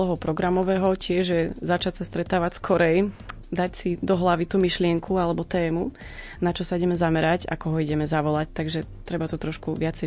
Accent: Nedožery-Brezany, Trenčín Region, Slovakia; now in Banská Bystrica, Slovakia; Tak momentálne žijem tu v Banskej Bystrici, ale som z Nedožier Brezian, to je ako je Prievidza.

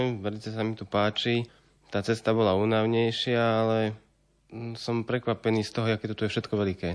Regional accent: Nitra, Nitra Region, Slovakia; 21 rokov mám a som z Nitry.

